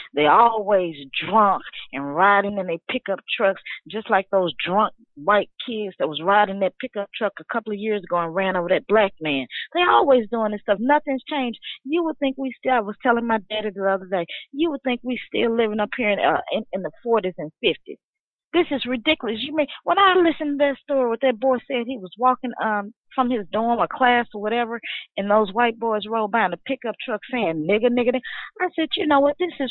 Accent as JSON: {"language": "English", "town": "Memphis", "region": "Tennessee", "country": "United States", "tie": "born or raised there", "said": "When I attended the University of Memphis back in my hometown, the University of Memphis"}